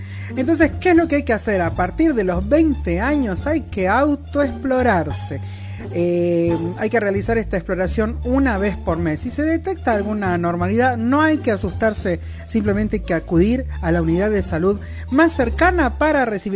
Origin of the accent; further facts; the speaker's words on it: Argentina; En Argentina, en mi país, es una cada 8.